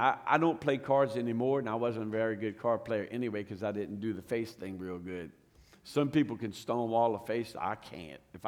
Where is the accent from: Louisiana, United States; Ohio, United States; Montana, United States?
Louisiana, United States; I'm from Louisiana, I can't say it.